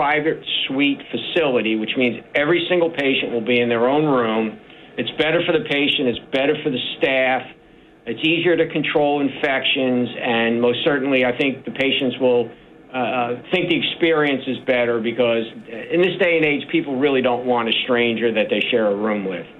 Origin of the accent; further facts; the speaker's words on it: Bayonne, New Jersey, United States; I came from Bayonne, New Jersey. I was a city kid. I came to Browns Mills, New Jersey.